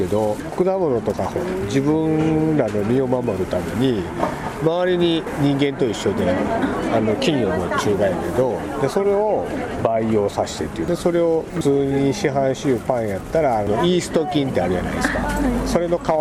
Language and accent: Japanese; Osaka, Japan; 私は大阪です。